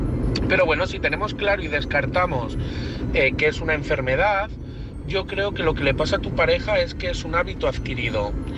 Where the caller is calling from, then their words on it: Madrid, Community of Madrid, Spain; de Madrid